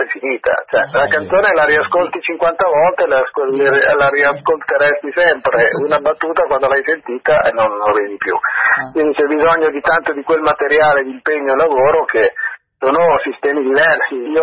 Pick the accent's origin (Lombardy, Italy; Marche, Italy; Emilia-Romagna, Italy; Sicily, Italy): Lombardy, Italy; Milan; Io sono nato e cresciuto a Milano, anche se sono figlio di siciliani.